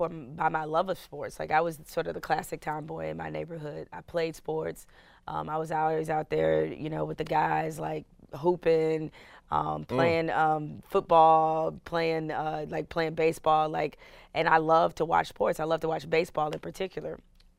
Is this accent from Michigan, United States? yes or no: yes; Detroit, Michigan, United States; I grew up in Detroit. Detroit during the late 80s, early 90s, everybody was a Michigan fan